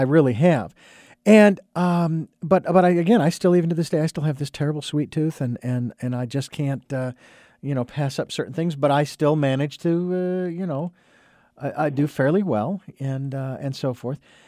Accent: Southwest, United States; I'm from the Southwest, but I'm still, I guess you could say I'm from the South, but not the true South down in the eastern part of the country.

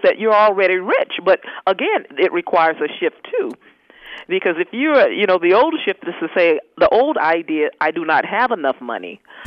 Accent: Mississippi, United States; when I grew up in Mississippi, I would hear my grandmother say, and I'm a Southern girl, y'all

